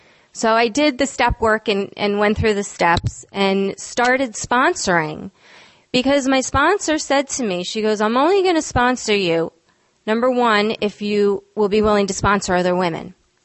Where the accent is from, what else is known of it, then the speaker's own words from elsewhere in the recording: New Paltz, New York, United States; And I'm from New Paltz, New York, which is about 75 miles north of the city. So it's pretty crazy I'm here.